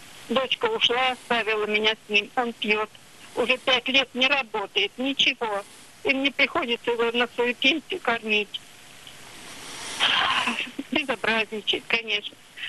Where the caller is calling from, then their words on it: Voronezh Oblast, Russia; Я из Воронежской области, раба Божия